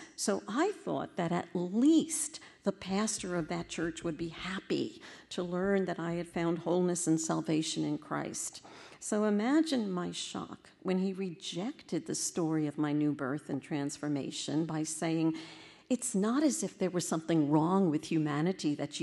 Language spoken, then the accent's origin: English; New York, United States; I'm from New York, so I speak a kind of foul language